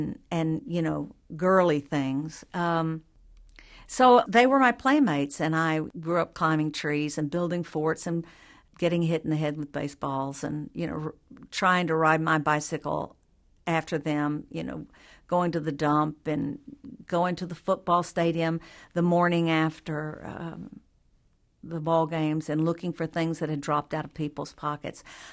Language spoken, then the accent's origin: English; the South, United States; in the majorette boots and jingle bells on our petticoats were an important part of a little girl growing up in the South.